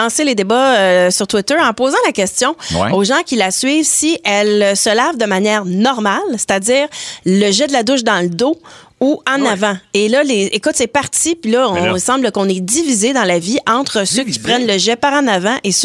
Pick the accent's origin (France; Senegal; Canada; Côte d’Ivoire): Canada; Quebec City, Quebec; Parce que quand j'étais jeune à Québec